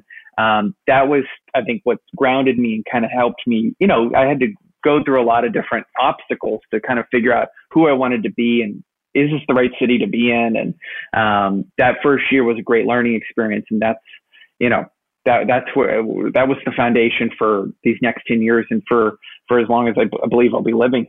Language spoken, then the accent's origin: English; Los Angeles, California, United States; I had my friends and my family, and that was my base. And, you know, I grew up in the Valley.